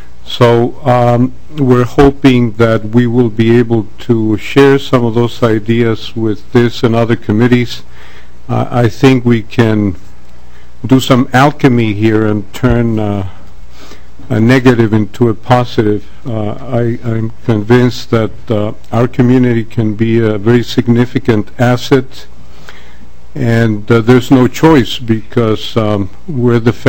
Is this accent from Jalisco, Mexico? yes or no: no; Mexico City, Mexico; moved away as an adult; now in Minnesota, United States; And I'm an immigrant from Mexico. I grew up in Mexico City